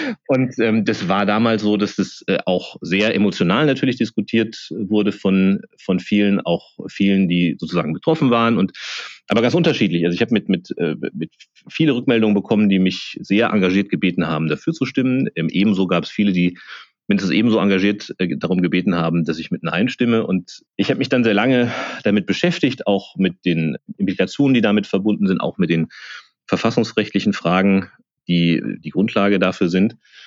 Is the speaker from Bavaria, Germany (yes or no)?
no; Mardorf, Hesse, Germany; Ich komme ja aus einem relativ kleinen Dorf in der Nähe von Marburg und sicher war und ist es meine Heimat.